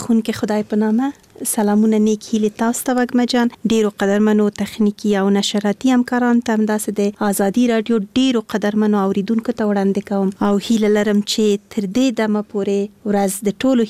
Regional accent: Kabul, Afghanistan; born there

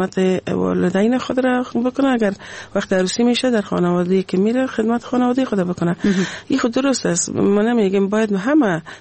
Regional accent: Afghanistan; همه ما شما افغان هستیم، مسلمان هستیم،

